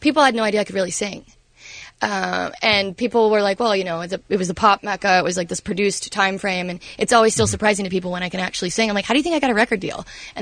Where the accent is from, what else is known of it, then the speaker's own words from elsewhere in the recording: Florida, United States; I'm a Florida girl. I was born and raised in Florida.